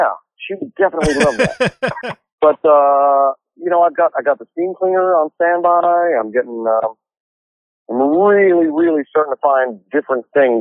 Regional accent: Ireland; you know, as an Irish person who wears sunblock, I was like literally as pale as like a piece of chalk.

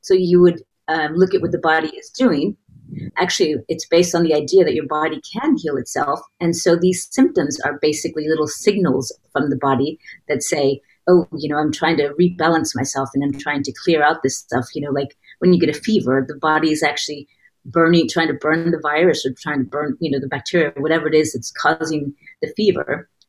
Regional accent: United States; now in Netherlands; I'm actually American and married to a Dutchman. So we live in the Netherlands

